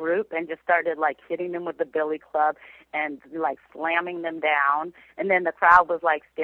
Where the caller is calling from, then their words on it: Oakland, California, United States; Oh, thank you. I'm calling from Oakland. It was crazy there.